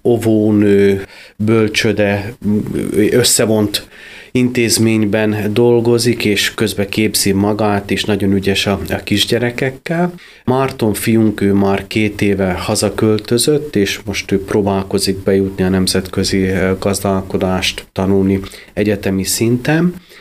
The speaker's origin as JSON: {"language": "Hungarian", "country": "Hungary", "accent": "Eastern Palóc", "lives_now": "Budapest, Hungary", "said": "végig itt iskolai végzettségemet itt végeztem, majd Budapestre kerültem. És aranyos vagy, hogy mondod a palóc kis keleti palóc tájszólásomat. Sajnos nagyon megkopott, sokkal erősebb volt"}